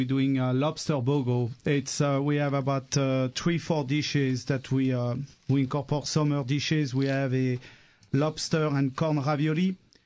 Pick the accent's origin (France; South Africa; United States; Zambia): France; Auvergne-Rhône-Alpes; English is a second language; I'm from Auvergne, so we like to make our own charcuterie.